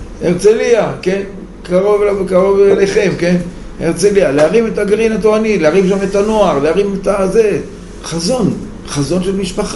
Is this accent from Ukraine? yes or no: no; Elon Moreh, West Bank, Palestine; היא ראתה אותי, שאלה אותי, מאיפה אתה? אמרתי לה, מאלון מורד.